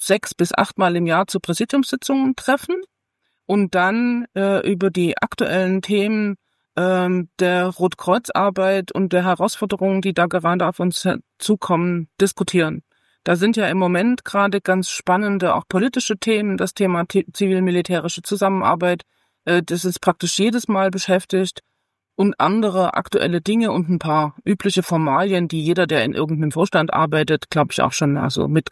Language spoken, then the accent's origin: German; Saxony, Germany; ich komme aus Sachsen.